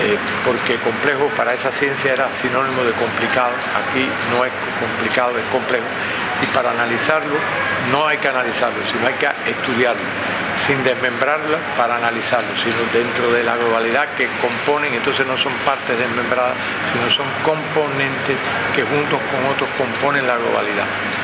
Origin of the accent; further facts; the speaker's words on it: Cuba; Yo introduje en mi país, Cuba, este campo del saber